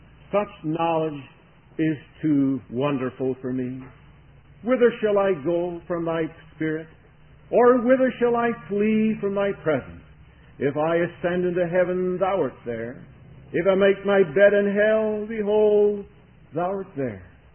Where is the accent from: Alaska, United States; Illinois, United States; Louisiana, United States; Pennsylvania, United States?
Illinois, United States; Chicago; I was raised in Chicago, most of you know, and there were two other boys along with myself.